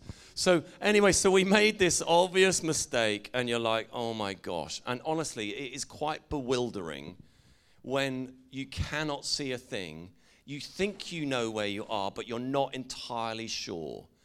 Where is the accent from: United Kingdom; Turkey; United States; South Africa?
United Kingdom; England; accent: English; So I said to them, hi, lads, we're just from the local authorities, in my English accent.